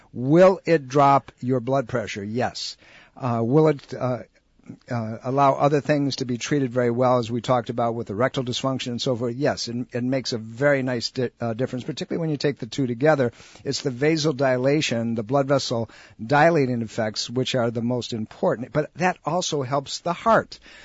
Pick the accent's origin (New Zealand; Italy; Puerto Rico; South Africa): Italy; Sicily; now in United States